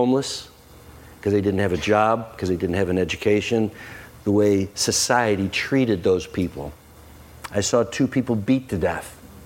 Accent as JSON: {"language": "English", "town": "Bridgeton", "region": "Missouri", "country": "United States", "tie": "born or raised there", "said": "I grew up in Bridgeton. It was just safe. It was just easy in Bridgeton. I went to Pattonville High School"}